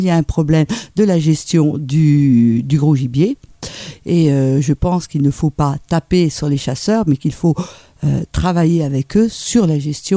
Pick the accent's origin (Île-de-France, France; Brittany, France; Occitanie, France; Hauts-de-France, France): Île-de-France, France; Vaucresson; j'ai grandi à Vaucresson, qui est juste la première sortie sur l'autoroute de l'Ouest, à côté de Versailles. J'ai grandi dans un milieu bourgeois, il faut être clair, mon père était directeur de société.